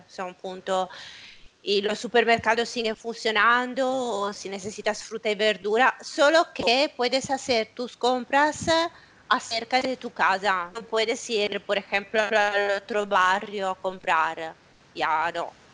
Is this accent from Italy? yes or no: yes; Italy; no hay más las pizzerías que para nosotros, tú sabes, es como que un italiano sin pizza no puede quedarse